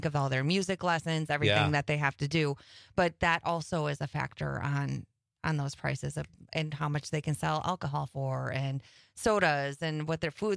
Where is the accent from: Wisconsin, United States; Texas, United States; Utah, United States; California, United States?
Wisconsin, United States; Berlin; So normally, my hometown is Berlin, Wisconsin, which is kind of near Oshkosh